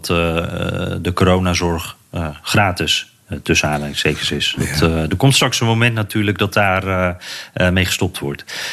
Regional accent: Netherlands; Het viel me ook heel erg op hoe wij als Nederlanders allemaal naar de overheid kijken.

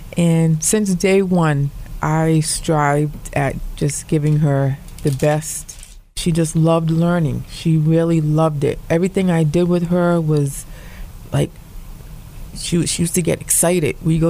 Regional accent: Hartford, Connecticut, United States; born there; Well, I was born in Hartford Projects. Born to my mom, a single mom.

